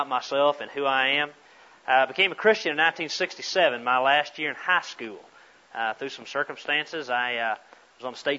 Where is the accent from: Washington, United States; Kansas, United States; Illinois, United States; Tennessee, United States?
Kansas, United States; Ulysses; I'm from Ulysses. Yeah. You know where that is? Southwest corner, right between Liberal and Garden City.